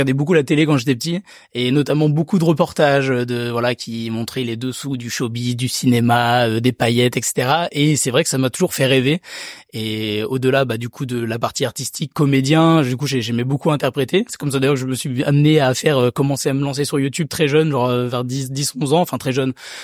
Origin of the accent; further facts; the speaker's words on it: Nouvelle-Aquitaine, France; j'ai grandi dans la campagne. Je viens des Deux-Sèvres, dans le Poitou-Charentes, entre Niort et Poitiers, pour ceux qui ne connaissent pas.